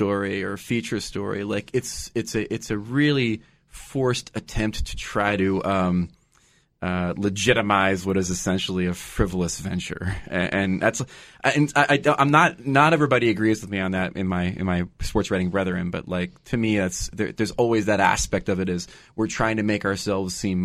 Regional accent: New Jersey, United States; when I grew up in Jersey and my dad would bring home the New York Daily News

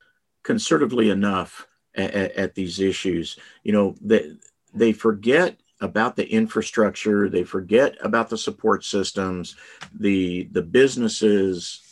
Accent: Texas, United States; So we come from Texas and we can remember what happened to Texas the last time we went through this in the Obama administration

